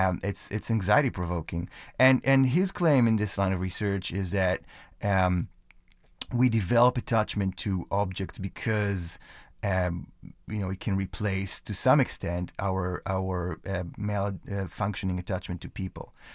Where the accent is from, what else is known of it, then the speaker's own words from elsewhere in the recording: Israel; English is a second language; now in Lawrence, United States; You know, I grew up in Israel and, I went to the same school, same class, same teacher for most of my school.